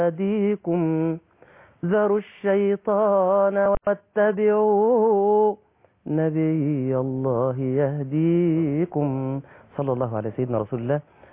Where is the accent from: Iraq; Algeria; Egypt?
Egypt; ليه يا اخويا شغال لي على فرعون عشان من عندنا في مصر؟